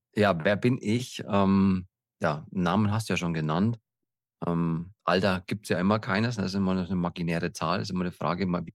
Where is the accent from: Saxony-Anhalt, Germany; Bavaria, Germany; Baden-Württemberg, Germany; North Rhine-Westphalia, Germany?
Bavaria, Germany; Coburg; Ich kann mich noch erinnern, ich stand bei uns in Coburg, wo ich herkomme